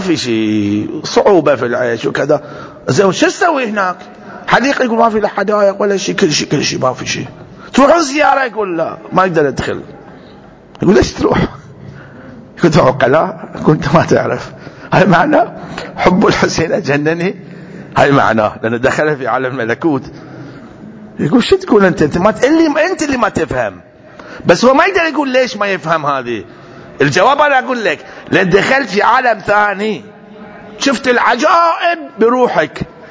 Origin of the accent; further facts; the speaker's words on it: Karbala, Karbala Governorate, Iraq; إحنا من كربلاء جهة عون